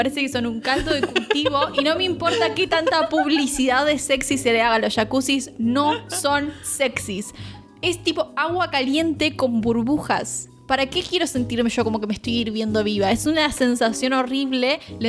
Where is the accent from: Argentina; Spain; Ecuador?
Argentina; Viedma, Río Negro; porque para mí el río es sinónimo a mi infancia. Yo nací en Viedma.